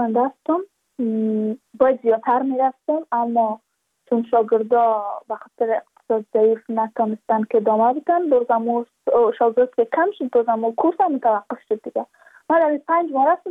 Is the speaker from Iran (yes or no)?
no; Badakhshan, Afghanistan; ما از بدخشان هستیم